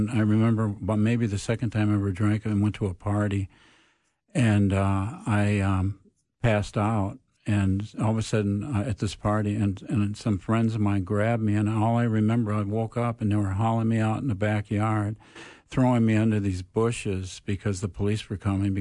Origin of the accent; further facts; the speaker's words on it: Minneapolis, Minnesota, United States; also born or lived in Mahnomen; I've been working in South Minneapolis, and that's basically where I was growing up. I was born in Manoman, Minnesota. If anybody knows where that is, it's about 30 miles north of Detroit Lakes.